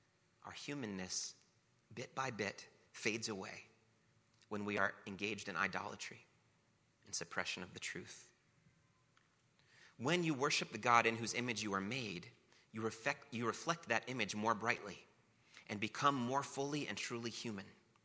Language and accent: English; United States; That is important to me because I'm American.